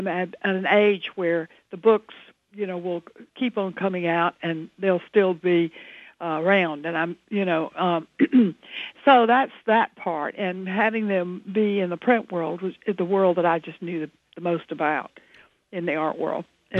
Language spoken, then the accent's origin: English; North Carolina, United States; moved away; that's a little bit autobiographical because I came up from North Carolina